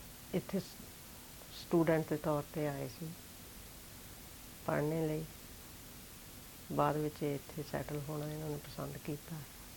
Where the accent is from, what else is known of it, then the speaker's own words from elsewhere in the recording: Punjab, India; now in England, United Kingdom; ਮੈਂ ਇੰਡੀਆ ਦੇ ਵਿੱਚੋਂ 1962 ਵਿੱਚ ਇੱਥੇ ਆਈ ਸੀ। ਮੈਂ ਇੰਡੀਆ ਦੇ ਵਿੱਚੋਂ ਸਟੇਟ ਪੰਜਾਬ ਵਿੱਚੋਂ ਆਈ ਹਾਂ। ਉੱਥੇ ਮੈਂ ਸਟੂਡੈਂਟ ਸੀ।